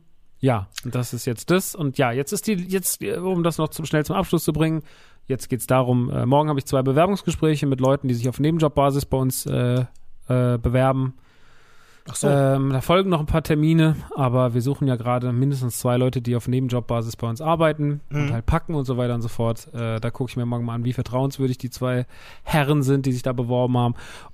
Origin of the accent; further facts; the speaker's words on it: Rodgau, Hesse, Germany; Ich komme so aus dem Rottgau.